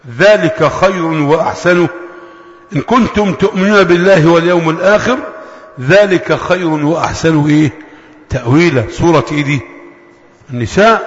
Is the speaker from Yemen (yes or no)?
no; Egypt; ممكن عندنا في مصر الأحوال الشخصية بس